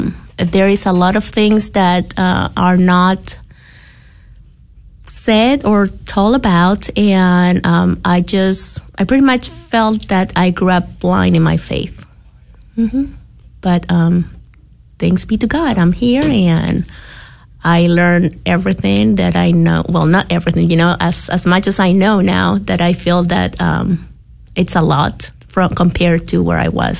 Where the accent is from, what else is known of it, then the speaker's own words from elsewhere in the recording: Peru; moved away as an adult; now in United States; I was born and raised in Peru. I moved to the United States when I was about 26 years old.